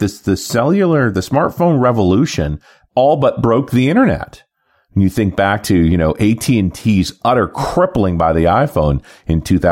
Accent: Canada; But I'm with you as a Canadian.

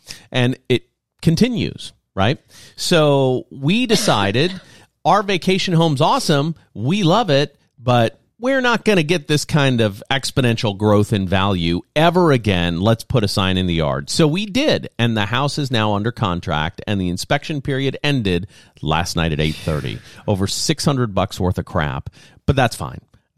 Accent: Lafayette, Louisiana, United States; 6 miles outside of my hometown of Lafayette, Louisiana, in a tiny town called Bro Bridge.

